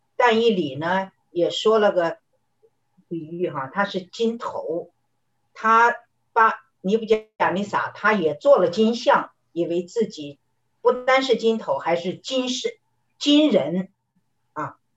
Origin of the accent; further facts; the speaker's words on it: China; 我觉得在这一点上，特别是我们中国人